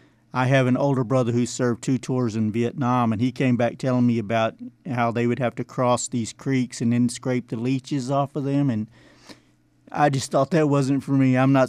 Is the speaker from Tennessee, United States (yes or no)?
no; Pasadena, Texas, United States; And so if you know, my grandparents are Irish and I'm from Pasadena, that kind of makes me